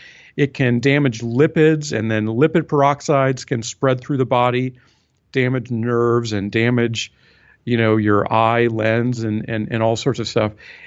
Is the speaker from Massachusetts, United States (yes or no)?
yes; Boston, Massachusetts, United States; also born or lived in California; back in my hometown of Boston and I step off the curb, you know, people are going to honk a horn